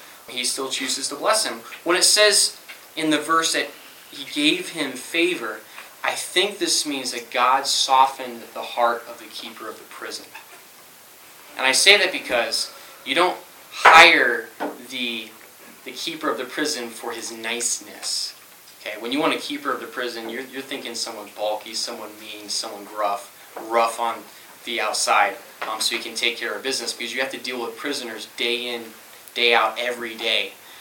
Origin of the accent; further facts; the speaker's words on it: Scotland, United Kingdom; Now, you guys know I grew up in Scotland. It's the land of ancient castles, okay?